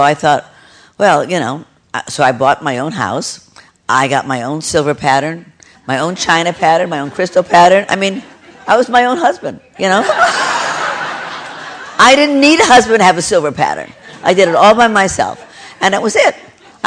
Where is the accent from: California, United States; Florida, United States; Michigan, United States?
California, United States; Beverly Hills; I grew up in Beverly Hills, which you might as well be a shtetl